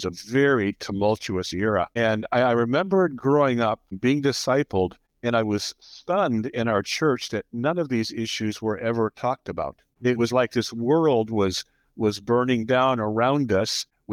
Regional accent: Detroit, Michigan, United States; But interestingly enough, I grew up in the Detroit area. And so I grew up in a very racially diverse environment.

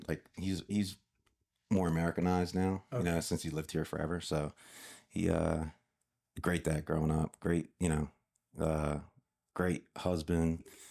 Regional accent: Hamilton, New Jersey, United States; So I grew up in Hamilton, New Jersey.

